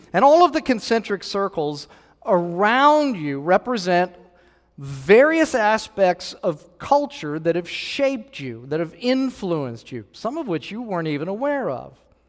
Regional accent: Illinois, United States; now in Texas, United States; I came from Illinois, and Illinois' slogan was the land of Lincoln

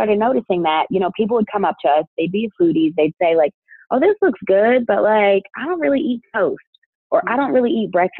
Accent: Chicago, Illinois, United States; also born or lived in North Carolina; I mean, I'm from the Midwest. I'm from Chicago. But I did live in North Carolina for about 8 years. So there's a piece of me that's Southern

